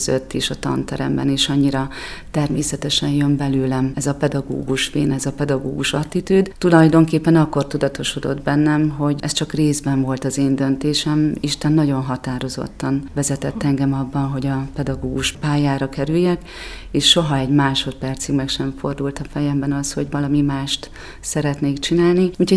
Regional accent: Szabolcsveresmart, Szabolcs-Szatmár-Bereg, Hungary; Egy piciny szabolcsi faluból származom, Szabolcs-Veresmarton nőttem fel

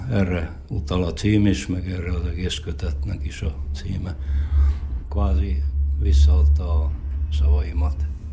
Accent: Upper Hungary, Slovakia; Felvidéki magyarként az ott volt a kedvenc téma, a megmaradásunk, a kultúránkért való küszködés.

